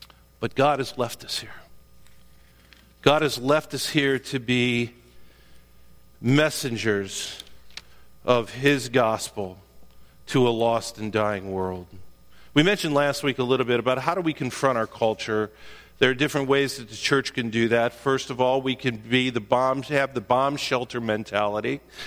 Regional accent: Cleveland, Ohio, United States; I remember growing up in Cleveland, it was when Jesus Christ Superstar came out.

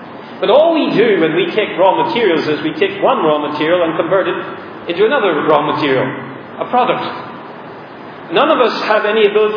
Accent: Ireland; Well, I'm Irish.

